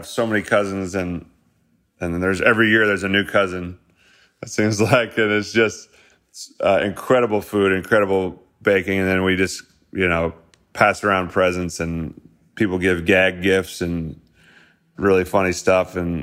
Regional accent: Midwest, United States; And I wanted to show my co-producers and my manager kind of my hometown feel of that Midwest flair that I come from.

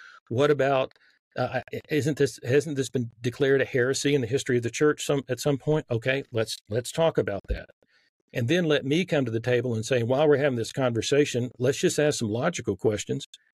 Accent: the South, United States; accent: Southern; if I put on my Southern accent, which is on a little bit right now

